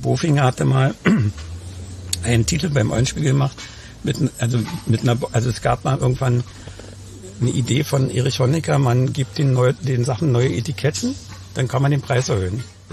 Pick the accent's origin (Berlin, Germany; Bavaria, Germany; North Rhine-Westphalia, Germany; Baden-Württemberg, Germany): Berlin, Germany; accent: Berlin